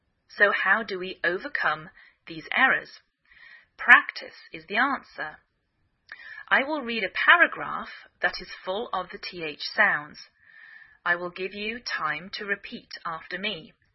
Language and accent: English; England, United Kingdom; now in United States